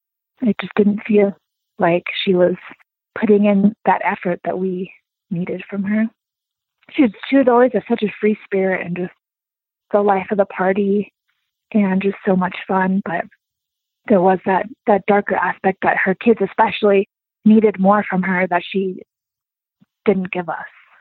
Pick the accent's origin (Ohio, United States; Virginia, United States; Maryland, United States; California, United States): California, United States; San Diego; So I'm from San Diego. My mom was there her whole life.